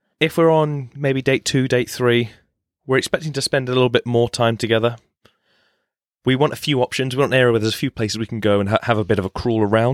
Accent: Spain; I grew up in Spain.

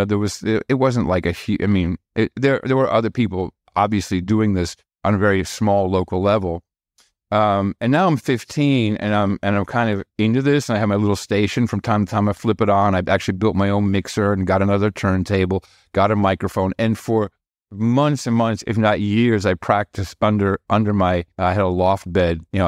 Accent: United States; English is a second language; Also, I had an accent. My Dutch wasn't all that great. I spoke fluent Dutch, but not, I'm like an American.

